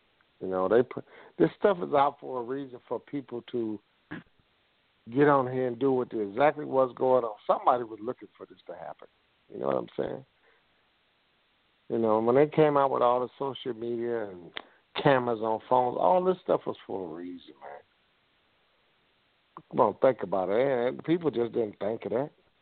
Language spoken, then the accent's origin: English; Detroit, Michigan, United States; We never had no shooting in schools in Detroit. I come from Detroit.